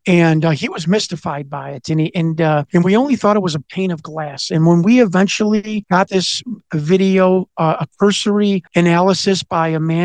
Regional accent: Chicago, Illinois, United States; I lived in Chicago. I grew up on Chicago 70s TV, which, you know, made us, me and my friends, all crazy.

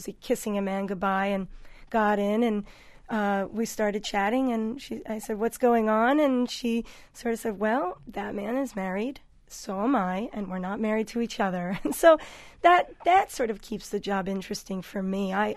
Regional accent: New York, United States; it just seemed like the most instant adventure I could embark on in New York while living in my hometown.

